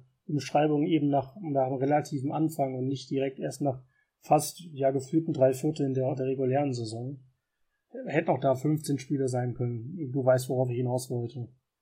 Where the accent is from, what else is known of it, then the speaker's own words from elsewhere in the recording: Germany; Und hatte auch so ein bisschen Werbung machen können für uns als Deutsche, dass wir auch interessiert sind am US-Fußball.